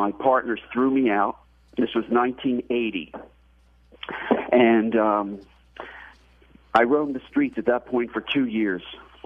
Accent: Philadelphia, Pennsylvania, United States; I guess the short version. I grew up in Philadelphia. I was in the music business, was involved in making a lot of hit records.

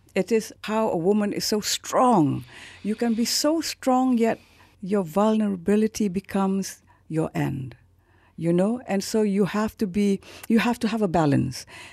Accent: Kelantan, Malaysia; And I am from Kelantan, yes. And so I thought, why not work on something that is Kelantanese, something I know, I've grown up

